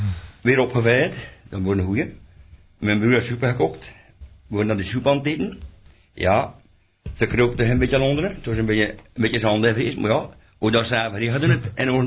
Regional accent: Maldegem, Flanders, Belgium; born there; Ja, ik ben geboren in Maldegem.

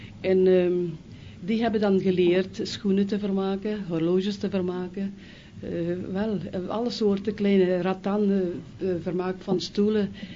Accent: Hasselt, Flanders, Belgium; moved away as an adult; also born or lived in Philippines; Ik ben van Hasselt afkomstig en ingetreden in de jacht in Heverlee

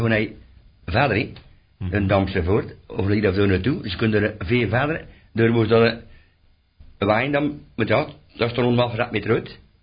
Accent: Maldegem, Flanders, Belgium; born there; Ja, ik ben geboren in Maldegem.

